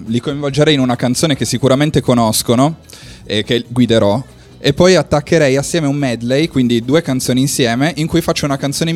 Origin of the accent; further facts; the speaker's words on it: Turin, Piedmont, Italy; now in Cuneo, Italy; Io sono di Torino, ma vivo a Cuneo in questo momento.